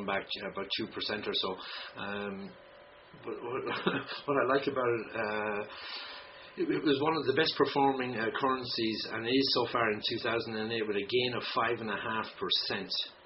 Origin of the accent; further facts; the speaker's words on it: Ireland; If I'm saying, where are you from? I'm Irish.